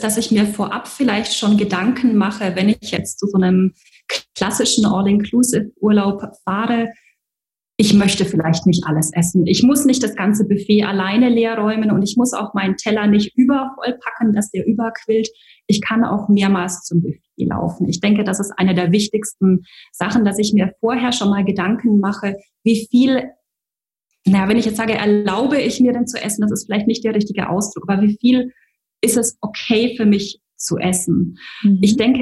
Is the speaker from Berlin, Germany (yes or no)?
no; Würzburg, Bavaria, Germany; also born or lived in Munich; now in Dubai, United Arab Emirates; Ja, ich bin eigentlich ein Würzburger Gewächs, habe die letzten Jahre in München gelebt und bin jetzt seit August 2018 in Dubai.